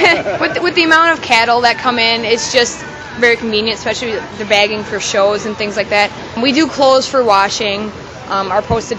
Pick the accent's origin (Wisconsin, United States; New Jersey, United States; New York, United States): Wisconsin, United States; Black Creek; I'm originally from Black Creek, Wisconsin, which is by Green Bay.